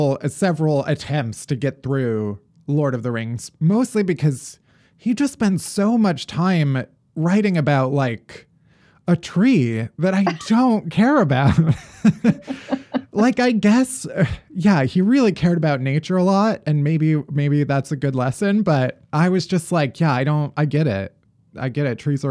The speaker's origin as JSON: {"language": "English", "region": "Illinois", "country": "United States", "tie": "born or raised there", "said": "Okay. I grew up in the southwest suburbs."}